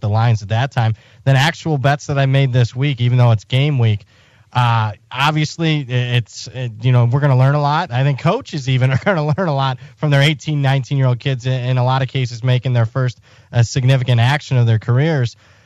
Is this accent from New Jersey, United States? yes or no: no; Ohio, United States; but I'm from Ohio, and I could tell you when you kick a football in late August